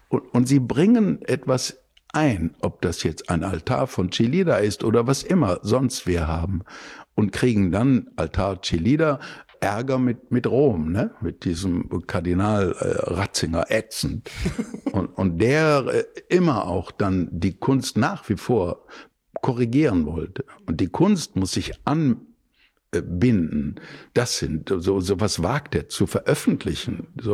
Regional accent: Bottrop, North Rhine-Westphalia, Germany; ich komme aus Bottrop.

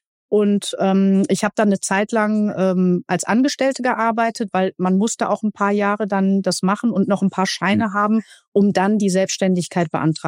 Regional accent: Duisburg, North Rhine-Westphalia, Germany; ich komme aus einer ganz normalen Arbeiterfamilie. Ich bin aufgewachsen in Duisburg. Ich bin also ein Kind des Ruhrpotts.

